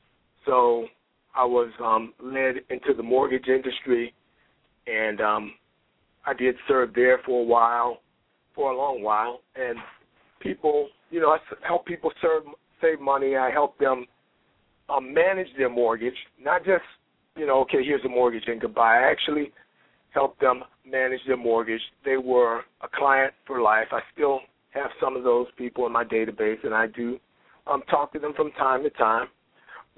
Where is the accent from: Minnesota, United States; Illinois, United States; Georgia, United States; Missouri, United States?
Illinois, United States; Chicago; I was born and raised here in Chicago.